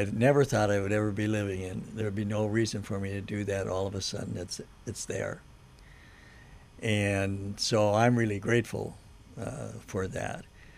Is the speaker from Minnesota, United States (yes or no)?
yes; Minnesota, United States; growing up in Minnesota and only having a few months out of the year that you can be outside